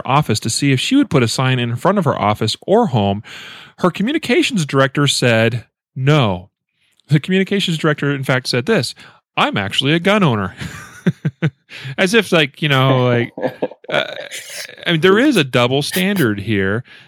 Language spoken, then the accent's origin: English; Idaho, United States; my home state of Idaho